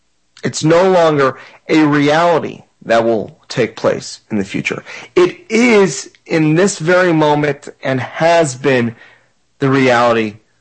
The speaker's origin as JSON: {"language": "English", "region": "Florida", "country": "United States", "tie": "born or raised there", "said": "this tropical storm that's on the coast of my home state of Florida."}